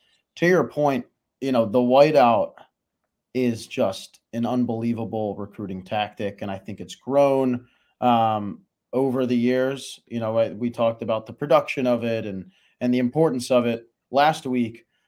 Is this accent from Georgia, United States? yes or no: no; Chicago, Illinois, United States; I'm also from Chicago, so I get to go home.